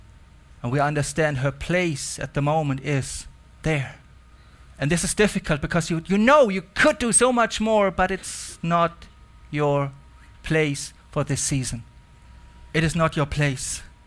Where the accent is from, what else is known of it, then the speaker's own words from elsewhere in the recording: Germany; English is a second language; I come from Germany and I was part of a youth movement called the Jesus Freaks.